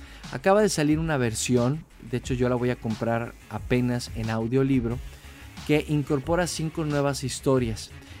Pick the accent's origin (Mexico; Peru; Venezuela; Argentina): Mexico; como país y como mexicano, pues como que sí me da un orgullo decir